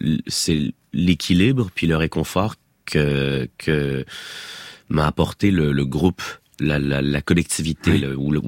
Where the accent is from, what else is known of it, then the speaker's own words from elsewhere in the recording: Quebec, Canada; c'est des acteurs qui sont confirmés chez nous au Québec.